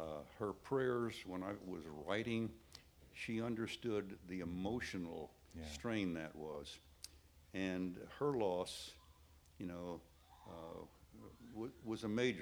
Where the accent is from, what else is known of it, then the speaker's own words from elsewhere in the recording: Florida, United States; You know, I'm from Florida's Gold Coast, family of professionals.